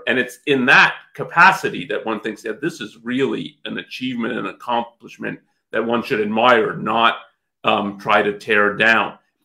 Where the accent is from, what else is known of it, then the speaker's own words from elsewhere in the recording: Canada; I was born in Canada, raised in Canada, but I'm, my parents are, one is from India and one's from Germany.